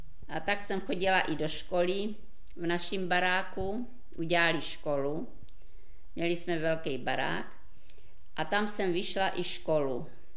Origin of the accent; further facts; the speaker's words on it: Hradiště, Rivne Oblast, Ukraine; narodila jsem se v Hradišti na Volyni, okres Ostrožec. 1.7.1924.